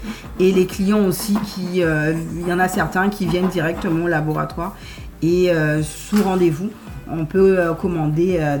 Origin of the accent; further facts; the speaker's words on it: Goyave, Guadeloupe; Alors, moi, j'ai grandi à Goyave sur une exploitation agricole. Mon père et ma grand-mère sont agriculteurs.